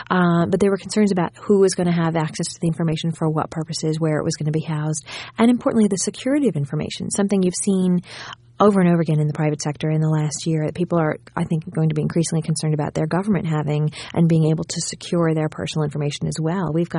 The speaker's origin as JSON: {"language": "English", "region": "New York", "country": "United States", "moved": "as an adult", "said": "I'm from New York. I had just moved down a couple weeks before 9/11"}